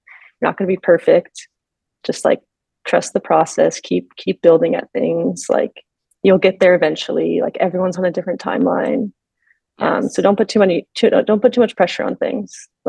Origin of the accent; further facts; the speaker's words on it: California, United States; I mean, I'm from the Bay Area, so I grew up a Warriors fan